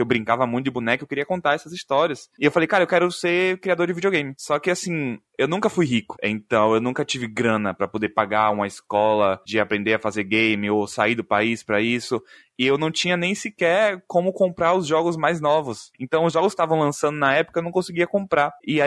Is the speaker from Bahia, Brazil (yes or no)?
yes; Salvador, Bahia, Brazil; eu sou daqui de Salvador, na Bahia.